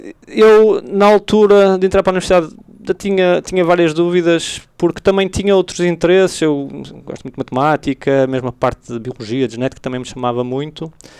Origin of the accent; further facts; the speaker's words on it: Braga, Portugal; Eu sou de Braga, originalmente, foi uma oportunidade também